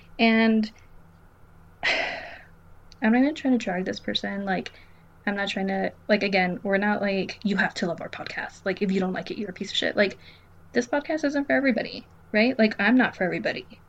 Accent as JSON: {"language": "English", "town": "El Paso", "region": "Texas", "country": "United States", "said": "Even though I'm from fucking, like, the border and I'm from El Paso and whatever, I am a fucking Valley girl."}